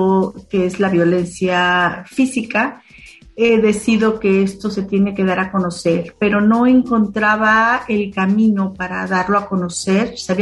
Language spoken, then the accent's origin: Spanish; Mexico City, Mexico; also born or lived in Chihuahua; now in Guadalajara, Mexico; yo nací en Chihuahua por azares de mi madre y del destino, y los primeros 6 años viví aquí en Guadalajara, y el resto de mi vida transcurrió en México.